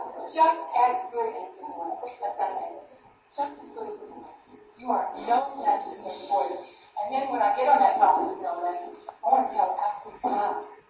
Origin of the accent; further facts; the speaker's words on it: United States; now in Australia; I always say you guys, because I'm from America, even though I live in Australia.